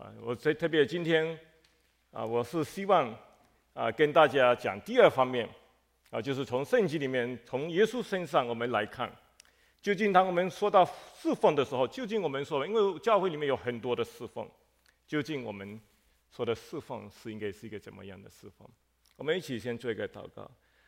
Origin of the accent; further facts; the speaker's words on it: Malaysia; accent: Fuzhou-accented Mandarin; 我是马来西亚来的我这个国语是福州话的国语所以请大家见谅就是说我的国语不是标准的